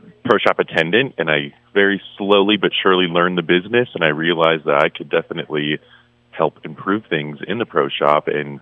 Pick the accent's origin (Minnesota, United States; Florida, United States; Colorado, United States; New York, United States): Colorado, United States; Boulder; Originally, I'm from Boulder, Colorado, and I had a few odd jobs just as a young high schooler there.